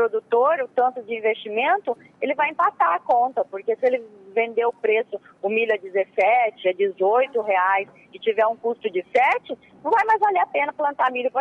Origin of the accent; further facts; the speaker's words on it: Brazil; É, que nem nós somos brasileiros, produtores e nunca desistimos